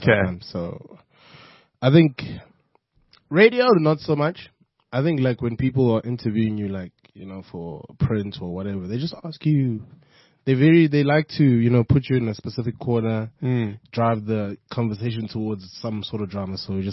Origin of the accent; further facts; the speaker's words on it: Durban, KwaZulu-Natal, South Africa; I grew up in Durban.